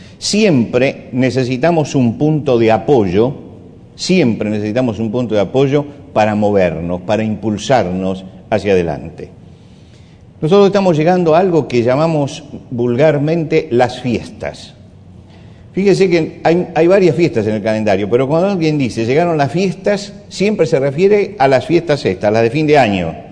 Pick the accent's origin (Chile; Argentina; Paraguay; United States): Argentina; Cuando hablamos de que somos argentinos, tenemos una bandera celeste y blanca